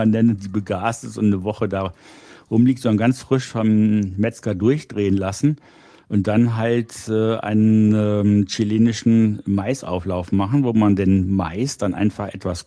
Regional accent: Rhineland, Germany; ich bin im Rheinland aufgewachsen, Muscheln isst man da auch

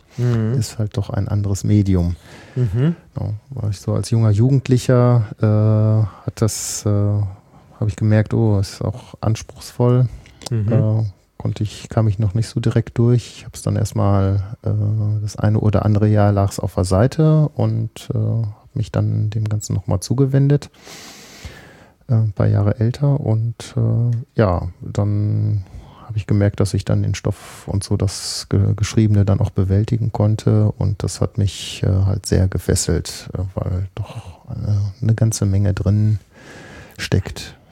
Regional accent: Bielefeld, North Rhine-Westphalia, Germany; komme aus der Stadt, die es nicht gibt.

